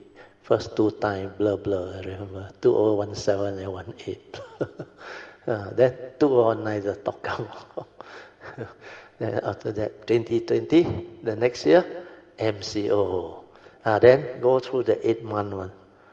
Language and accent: English; Alor Setar, Kedah, Malaysia; They are from Alostar, my hometown.